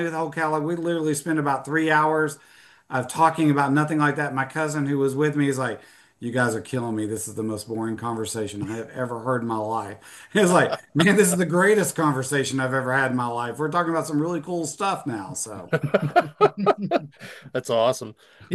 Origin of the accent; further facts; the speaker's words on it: Latrobe, Pennsylvania, United States; where I'm from Latrobe, Pennsylvania, and Latrobe is known for three things. Arnie Palmer is the birthplace of Arnie Palmer, the golfer. It's the birthplace of Mr. Rogers, and the Pittsburgh Steelers have their summer training camp here every year.